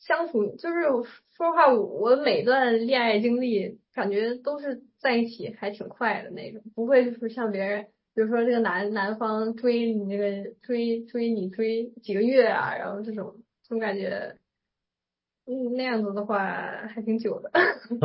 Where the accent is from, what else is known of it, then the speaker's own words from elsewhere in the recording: Beijing, China; 我当时说我要找一个北京的，就是因为我是北京人嘛，然后就是想找一个北京人